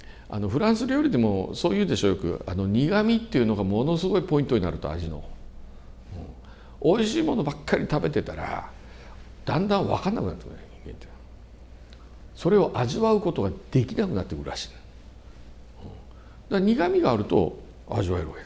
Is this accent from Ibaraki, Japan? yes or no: yes; Ibaraki, Japan; 私も茨城出身なんで、茨城に筑波学園都市っていうのがありますけど